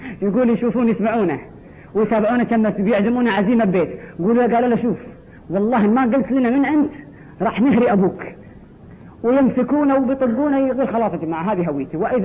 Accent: Kuwait; بس شلون أنا كويتي؟

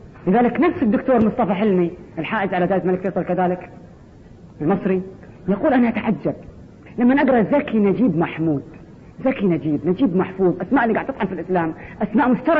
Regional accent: Kuwait; بس شلون أنا كويتي؟

